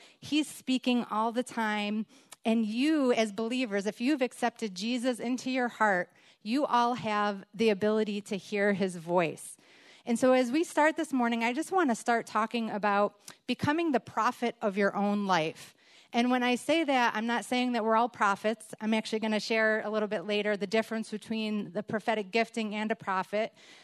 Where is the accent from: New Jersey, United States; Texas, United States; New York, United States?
New York, United States; Rochester; as Melissa said, we're from Rochester, New York. We moved here in 2019.